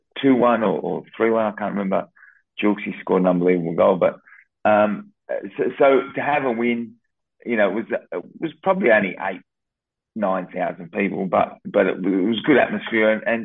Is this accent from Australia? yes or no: yes; Australia; being Australian